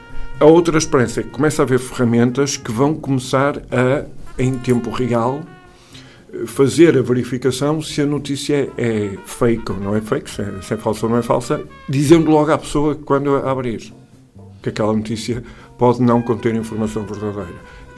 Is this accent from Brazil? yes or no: no; Viana do Castelo, Portugal; also born or lived in Braga; É que eu sou natural de Viana do Castelo, eu nasci...